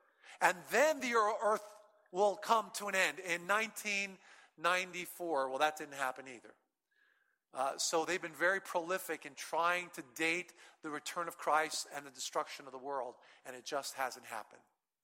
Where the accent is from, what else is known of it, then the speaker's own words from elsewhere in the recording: Brooklyn, New York, United States; born there; Then I was born in Brooklyn, New York.